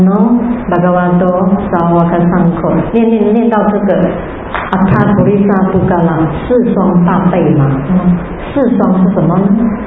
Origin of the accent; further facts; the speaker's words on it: Malaysia; 我们马来西亚人呢比较不喜欢听经